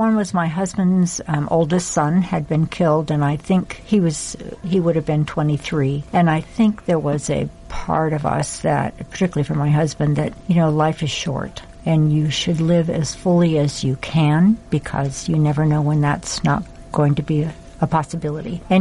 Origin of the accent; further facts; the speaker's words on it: Wisconsin, United States; Growing up in Wisconsin on a dairy, and I have had an older sister and a younger brother